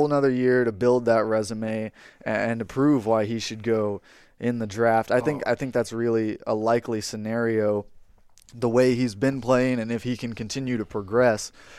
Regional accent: Memphis, Tennessee, United States; I'm from Memphis.

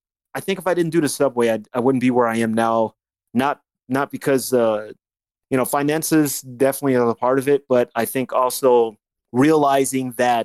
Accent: California, United States; also born or lived in Las Vegas; now in New York, United States; I moved to New York from Vegas, originally from California, moved to Vegas in 1996. And then I moved to New York by myself in 2011 to pursue my career

